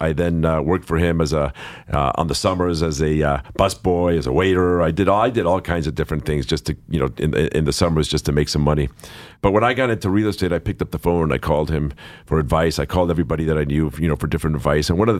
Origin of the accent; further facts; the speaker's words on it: Los Angeles, California, United States; I grew up here in Los Angeles.